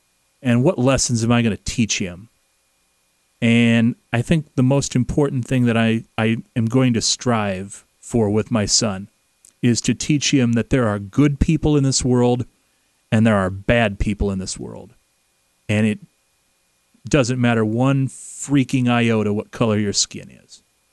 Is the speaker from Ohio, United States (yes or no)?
no; Iowa, United States; I am a 37-year-old white man who has born and raised in Iowa, and I am extremely lucky, and I realize it.